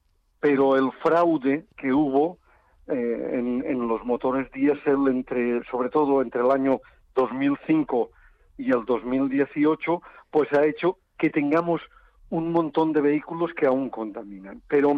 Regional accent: Spain; Siempre nos pensamos que somos diferentes los españoles

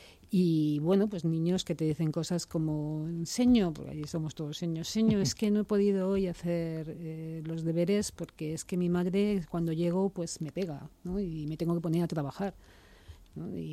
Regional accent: Spain; esta es otra de las realidades que como española, como europea, como persona del mundo

